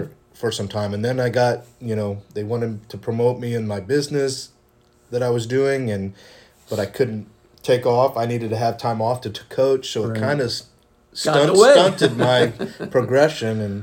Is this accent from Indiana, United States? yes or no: yes; Indiana, United States; I'm from Indiana, so growing up in Indiana, you're going to play a little bit of basketball.